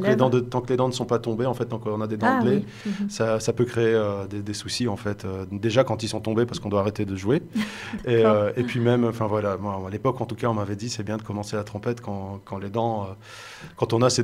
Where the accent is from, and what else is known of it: Belgium; born or raised there